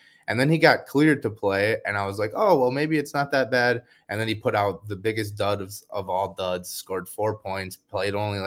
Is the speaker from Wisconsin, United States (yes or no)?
yes; Wisconsin, United States; He's from Wisconsin. I'm from Wisconsin, so I'm rolling with the hometown boy